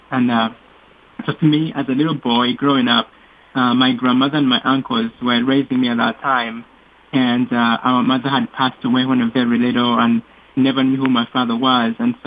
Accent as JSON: {"language": "English", "country": "Rwanda", "tie": "born or raised there", "second_language": "English", "said": "Growing up in Rwanda, it was a time when the country of Rwanda was going through a lot of tribal unrest."}